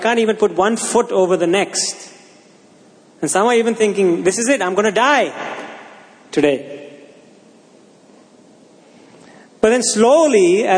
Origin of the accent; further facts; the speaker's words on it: Pune, Maharashtra, India; Growing up in the Bishop's School, Pune, we had our annual, in those days it was just one school, not many.